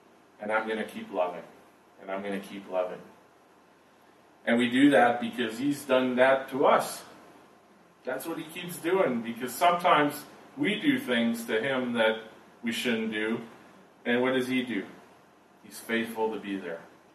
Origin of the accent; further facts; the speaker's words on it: Canada; born there; I was born in Canada from a good family that where my mom was a Christian.